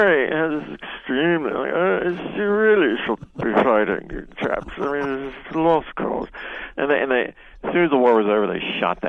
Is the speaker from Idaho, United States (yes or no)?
no; Louisiana, United States; Because I grew up in Louisiana, and it was a boisterous, large and boisterous household, and I was the youngest